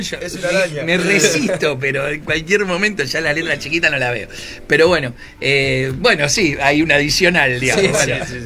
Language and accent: Spanish; Buenos Aires, Argentina; Pero soy de Mataderos, así que inicialmente estoy en Mataderos.